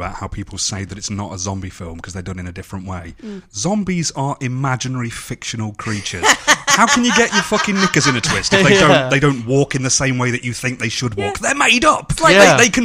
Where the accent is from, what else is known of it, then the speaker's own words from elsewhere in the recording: Scotland, United Kingdom; It's Trainspotting for me, and not just because I'm Scottish.